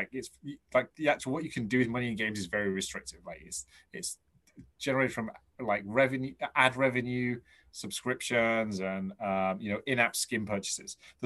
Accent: England, United Kingdom; Yeah, I say Zebedee because I'm English, but it's an acronym.

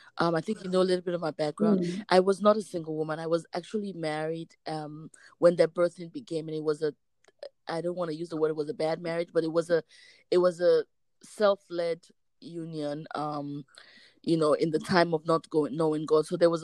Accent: Sierra Leone; now in United States; I reside in the US, and I'm originally from Sierra Leone, but I am an adopted Nigerian.

